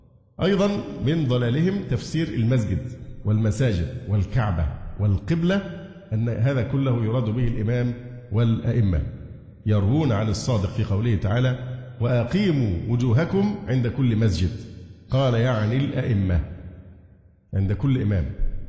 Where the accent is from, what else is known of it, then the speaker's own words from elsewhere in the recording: Egypt; فما يحصل عندنا في مصر من عبادة الأضرحة